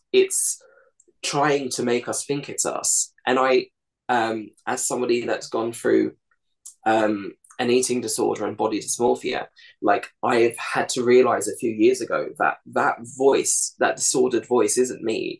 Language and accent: English; England, United Kingdom; fitting into this country and just kind of assimilating in this world that it was all about, well, we're English, we're English, we're English, but we have brown skin.